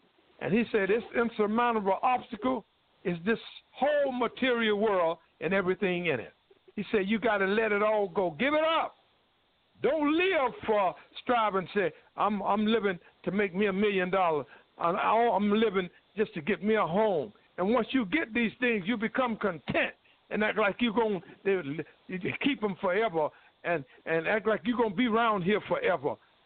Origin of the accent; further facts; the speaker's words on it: Durham, North Carolina, United States; seen me walking out in the streets my hometown in Durham, North Carolina, and you've known me to work all over North Carolina